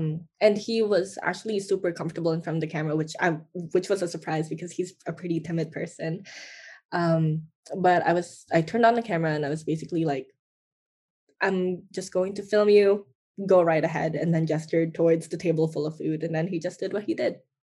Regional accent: Philippines; now in Canada; the shame that I felt growing up in the Philippines and feeling like as I immigrated in my transition to Canadian culture

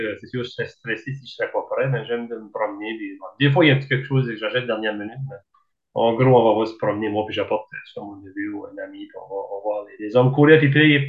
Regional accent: Canada; Moi, j'ai grandi aussi sur l'anglophone. On chante l'anglais. On est francophone, on est acadien

